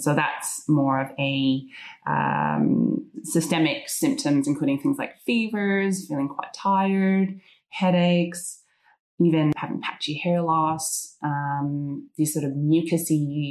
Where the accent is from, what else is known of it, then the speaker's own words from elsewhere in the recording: Canada; now in Australia; I'm originally from Canada, but I call Australia home now for the last 13 years.